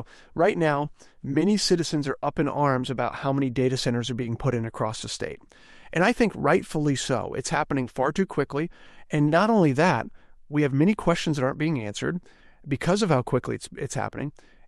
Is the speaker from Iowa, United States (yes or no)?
yes; Iowa, United States; when I was growing up in Northwest Iowa, there are 300 to 400 seed input fertilizer companies doing business.